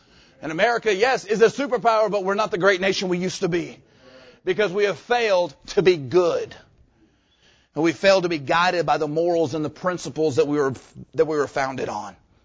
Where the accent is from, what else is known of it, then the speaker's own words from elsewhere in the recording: United States; born there; We should not have to apologize for the fact that we are an American. It's not my fault that I was born here.